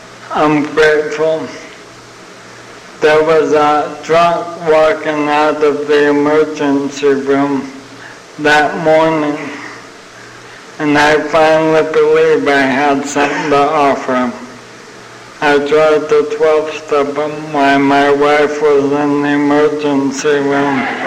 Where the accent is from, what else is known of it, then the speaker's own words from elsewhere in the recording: San Diego, California, United States; born there; My dad was in the Navy for 23 years, so I've moved around a bit. But I was born in San Diego.